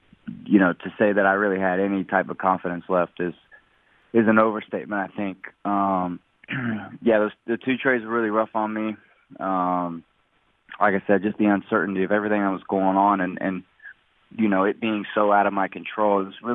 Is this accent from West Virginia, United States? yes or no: yes; Charleston, West Virginia, United States; I grew up in Charleston, West Virginia. It's just like 3.5 hours down the road.